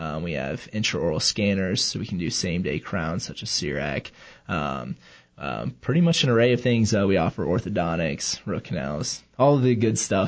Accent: Nebraska, United States; moved away as an adult; Well, I am a little bit unusual in that I come from Nebraska.

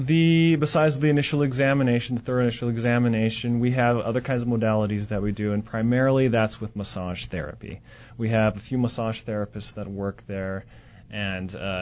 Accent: Idaho, United States; also born or lived in Montana, United States; We were in Montana, and then I grew up in Idaho.

